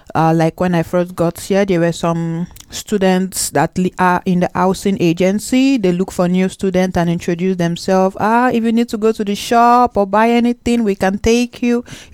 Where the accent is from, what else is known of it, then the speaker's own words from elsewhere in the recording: Nigeria; now in Finland; I'm from Nigeria. I've been in Finland for 3 years.